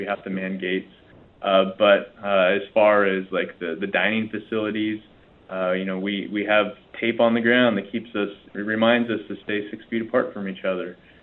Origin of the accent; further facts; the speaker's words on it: Portland, Oregon, United States; I kind of became a Southern Oregon transplant growing up in Portland. You know, growing up in Portland, I honestly, Southern Oregon to me was Eugene.